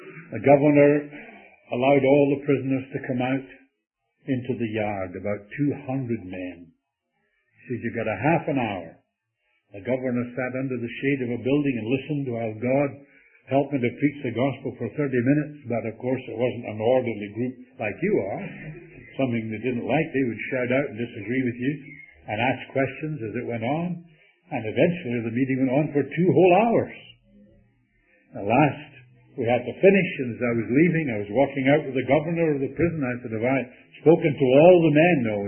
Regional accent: Canada; I greeted him … I was from Canada.

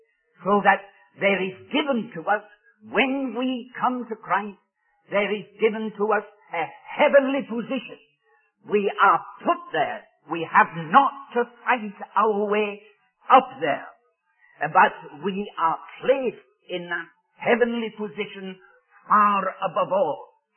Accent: United Kingdom; I suppose that every one of you are proud of your American citizenship, as I am of British citizenship.

